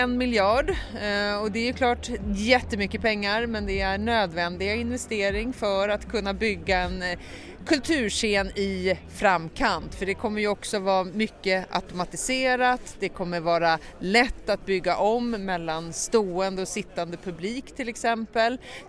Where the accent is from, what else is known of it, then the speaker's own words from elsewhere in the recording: Stockholm, Stockholm County, Sweden; Det är fantastiskt som stockholmare